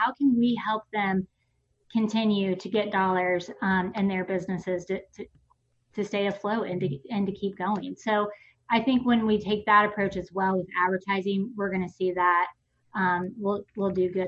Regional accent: Indiana, United States; I'm from Franklin County

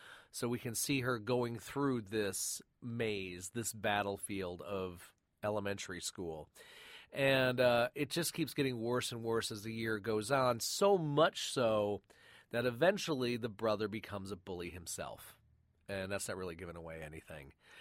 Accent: Flint, Michigan, United States; And the story I have is growing up in Flint, Michigan, I won on a radio contest a pass to go see the Richard Gere version of Breathless

